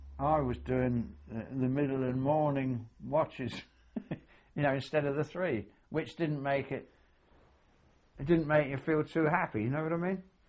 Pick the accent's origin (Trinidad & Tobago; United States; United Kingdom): United Kingdom; Glasgow, Scotland; born there; I was born in Glasgow